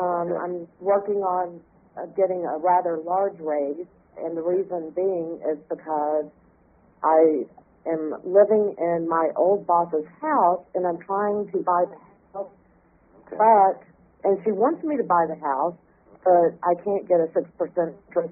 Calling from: Lewisville, Texas, United States; I'm from Lewisville, Texas. It's near Dallas.

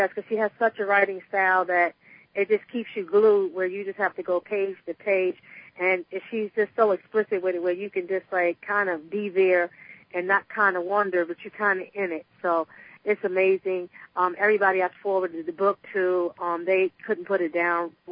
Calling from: Pennsylvania, United States; I'm calling from Pennsylvania.

